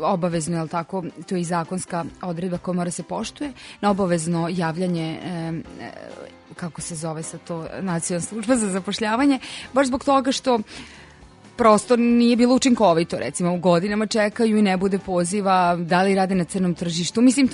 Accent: Bačka Palanka, Vojvodina, Serbia; born there; iz te zgrade u kojoj sam rođena, u Bačkoj Palanci.

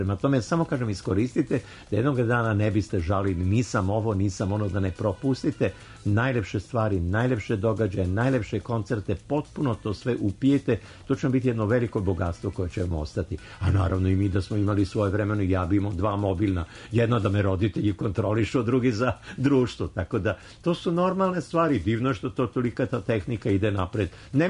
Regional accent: Belgrade, Serbia; ja sam rekao naravno iz Beograda i Srbije

